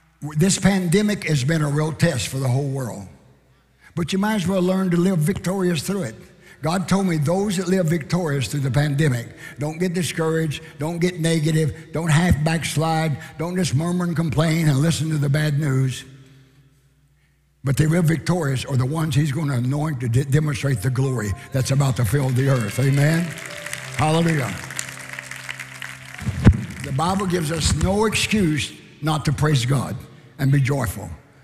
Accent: Oklahoma, United States; Because see, I was from Oklahoma. I was a Confederate.

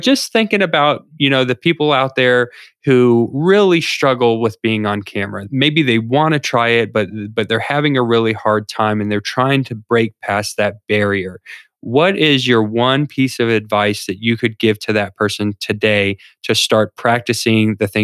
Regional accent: Florida, United States; I come from Florida. I'm a beach guy.

